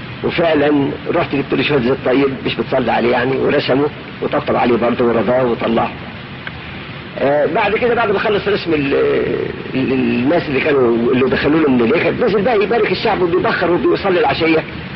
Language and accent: Arabic; Mansoura, Dakahlia, Egypt; فمثلا جاء عندنا في المنصورة كانت زيارة مفرحة جدا جدا